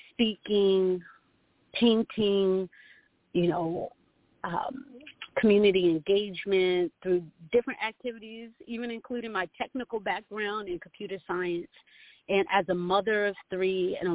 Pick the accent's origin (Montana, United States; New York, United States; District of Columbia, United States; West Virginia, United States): District of Columbia, United States; Washington, D.C.; also born or lived in Maryland / Virginia; I grew up, I was born in Washington, D.C., on the East Coast, and I've lived in multiple places of Maryland and Virginia. I went to school in Alexandria, Virginia, at T.C. Williams High School.